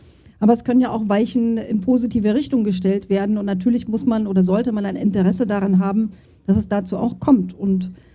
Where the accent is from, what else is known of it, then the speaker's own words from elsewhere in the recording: East Germany, Germany; Jahrgang 1968, schon echt lange her. Ich komme aus der DDR, bin da also noch richtig in eurem Alter, war ich quasi DDR-Ossi. Und als die Mauer gefallen ist, war ich schon 21 Jahre alt.